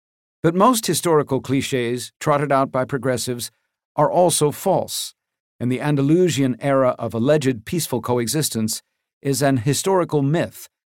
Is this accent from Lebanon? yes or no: yes; Lebanon; first language Arabic; English is a second language; Given that Arabic is my mother tongue and that I'm from Lebanon, it takes longer to delegitimize me.